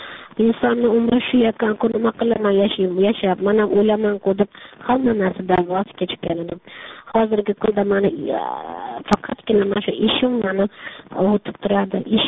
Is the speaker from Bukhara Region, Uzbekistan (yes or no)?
no; Tashkent, Uzbekistan; born there; Men Toshkent shahrida tug'ilganman.